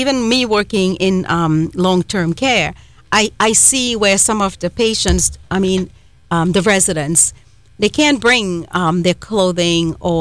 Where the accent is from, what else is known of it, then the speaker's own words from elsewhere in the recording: Trinidad & Tobago; accent: Trinidadian; I'm from Trinidad, so our accent is on the wrong syllable sometime.